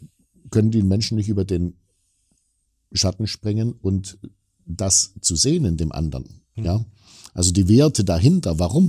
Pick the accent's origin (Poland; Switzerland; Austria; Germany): Germany; Baden-Württemberg; ich komme ja ehemals aus Baden-Württemberg, konkret aus Schwaben